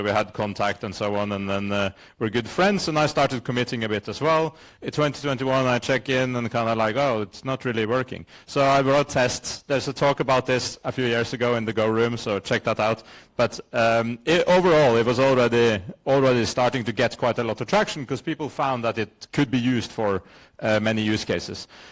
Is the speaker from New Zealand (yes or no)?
no; Norway; now in Leiden, Netherlands; I'm from Norway. I live in Leiden